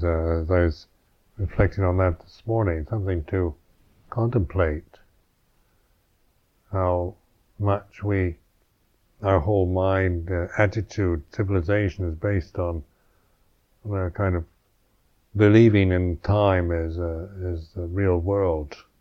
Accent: United States; born there; I was born in America

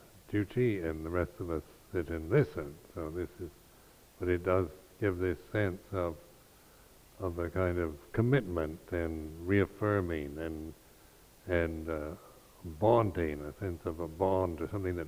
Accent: United States; having a skeptical mind and being American, you can be quite opinionated, as I was.

